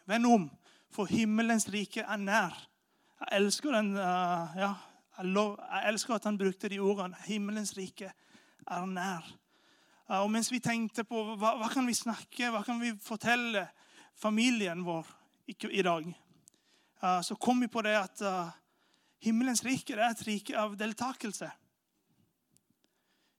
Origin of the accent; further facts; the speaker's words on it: India; also born or lived in Venezuela; now in Norway; Jeg kommer da fra en latinsk kultur. Og i en latinsk kultur, jeg kommer fra Venezuela, for dere som ikke kjenner meg, ble oppvokst i India.